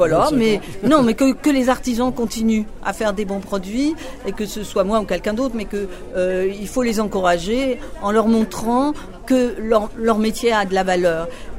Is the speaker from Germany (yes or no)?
no; France; Je ne suis pas corse, je suis basque.